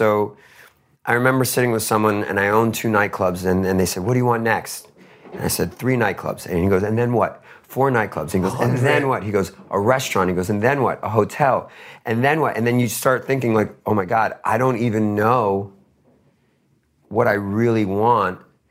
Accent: Queens, New York, United States; I put $50K into a basketball foundation in the town I grew up in Queens.

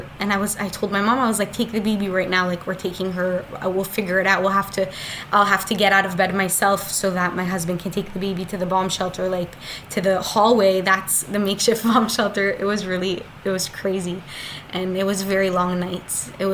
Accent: Southern District, Israel; I come from Otef Gaza. My parents live 4 kilometers from Gaza. So I'm used to having 7 seconds to run to a shelter.

